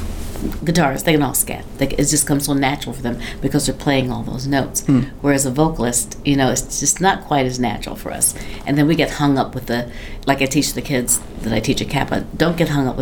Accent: St. Joseph, Missouri, United States; now in Pittsburgh, United States; St. Joseph, Missouri.

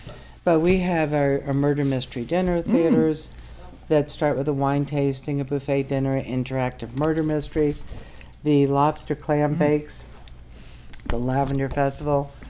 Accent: New England, United States; Growing up in New England, I love Christmas, and I remember standing in the snow 3 hours to wait to see Santa in Santa's village

